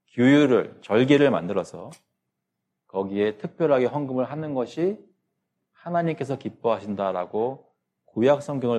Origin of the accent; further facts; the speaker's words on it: South Korea; moved away; 제가 아직도 기억나는 게 제가 출석하던 한국에 있을 때 어릴 때 자라나던 교회에서 저희들에게 그 황금 봉투를 주잖아요.